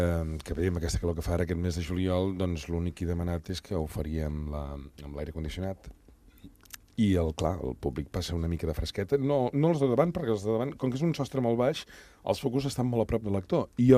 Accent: Sabadell, Catalonia, Spain; jo soc fill de Sabadell

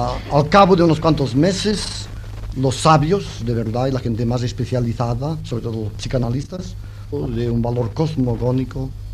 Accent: Catalonia, Spain; porque yo soy catalán y por lo tanto paranoico

